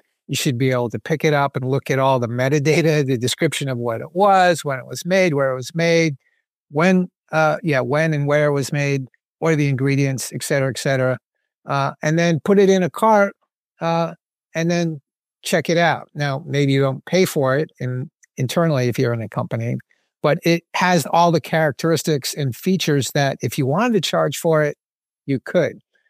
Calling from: Boston, Massachusetts, United States; Yeah, I am in Boston, well, just south of Boston.

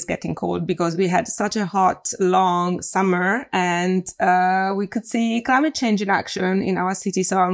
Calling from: Berlin, Germany; I'm calling from Berlin, where I'm based.

